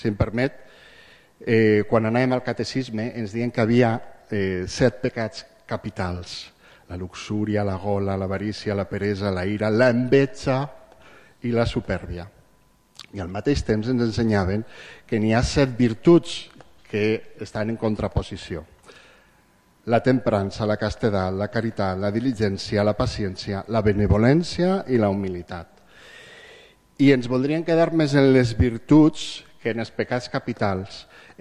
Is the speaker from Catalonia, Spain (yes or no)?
no; Valencian Community, Spain; nosaltres, que com a valencians ens considerem també una autonomia històrica